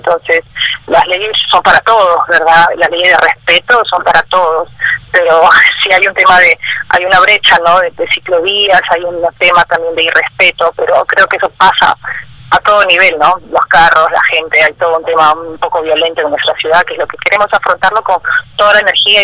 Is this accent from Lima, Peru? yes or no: yes; Lima, Peru; soy limeña, trabajo como cualquier mortal acá 10 horas